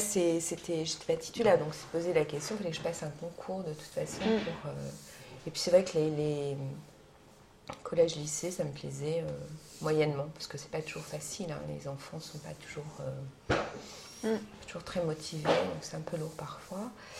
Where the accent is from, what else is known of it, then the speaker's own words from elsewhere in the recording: La Rochelle, Nouvelle-Aquitaine, France; also born or lived in Tours / Paris; now in Strasbourg, France; On a vécu en fait, alors l'origine, on est de Charente-Maritime, moi de La Rochelle.